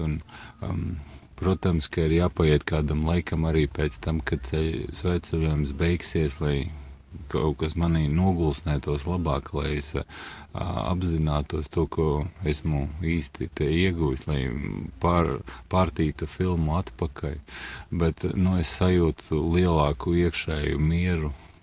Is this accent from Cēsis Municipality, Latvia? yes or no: yes; Cēsis, Cēsis Municipality, Latvia; Esmu audzis Cēsoinē, saknes ir man Latgalē.